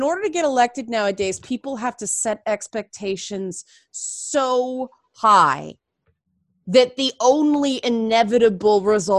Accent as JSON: {"language": "English", "country": "Canada", "said": "because I'm Canadian and you're it's funny because residents can vote up here."}